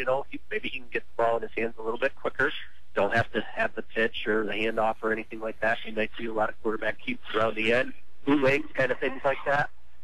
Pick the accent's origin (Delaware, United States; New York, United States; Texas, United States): New York, United States; Sidney; because I am from Sydney.